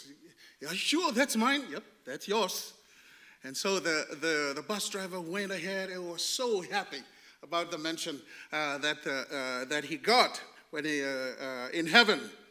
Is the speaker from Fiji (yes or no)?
yes; Fiji; In Fiji, in my home country, there's a lot of crazy drivers.